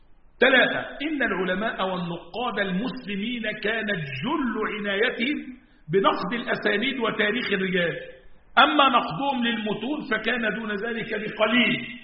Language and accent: Arabic; Egypt; عند العم عندنا في مصر يقولوا كده مش كده ولا إيه، ورثنا الكلام ده عن أجدادنا